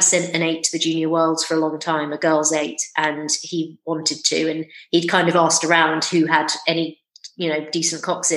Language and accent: English; London, United Kingdom; And I think that's because I grew up in London. I learned to drive in London.